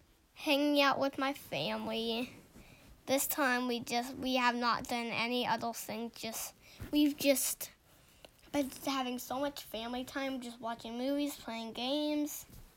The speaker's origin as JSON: {"language": "English", "town": "Portland", "region": "Oregon", "country": "United States", "said": "I am 7 years old, and I am from Portland, Oregon."}